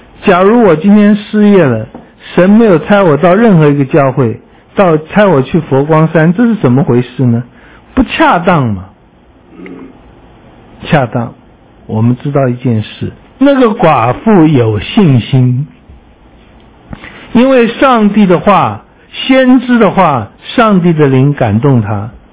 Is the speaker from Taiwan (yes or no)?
yes; Taiwan; 如果我们台湾人在这个妇人身边